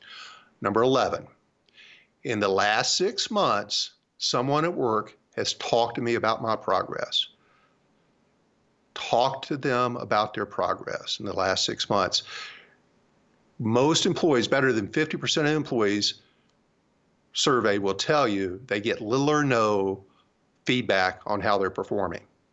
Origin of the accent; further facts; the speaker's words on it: California, United States; In almost every state, with my home state of California included